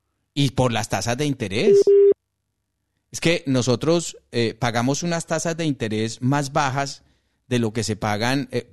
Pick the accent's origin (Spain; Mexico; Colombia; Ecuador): Colombia; como muchos colombianos, porque yo también tengo ese derecho